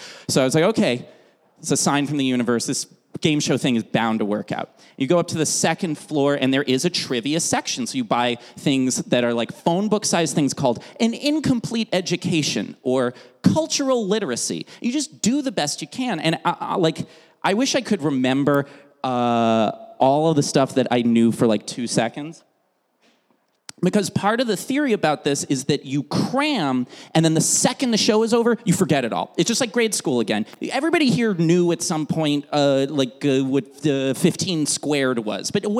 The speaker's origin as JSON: {"language": "English", "country": "United States", "said": "Great that I know that in the 21st century as an American"}